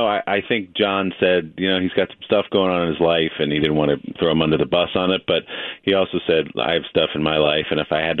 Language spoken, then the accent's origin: English; New Jersey, United States; I grew up in the New Jersey suburbs in 1980